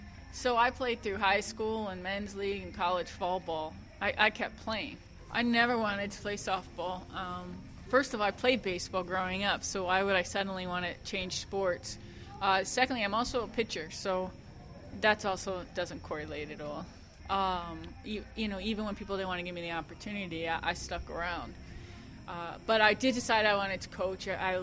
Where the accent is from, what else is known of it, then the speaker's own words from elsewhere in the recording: Cleveland, Ohio, United States; And then I went to the Indians, because I'm from Cleveland